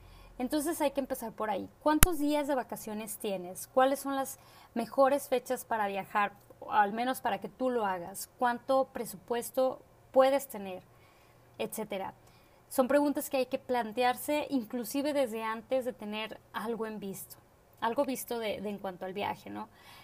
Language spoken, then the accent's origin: Spanish; Reynosa, Tamaulipas, Mexico; Yo estaba en Monterrey y de una u otra forma tenía que ir a casa. Soy de Reynosa, son alrededor de 3 horas de camino en camión.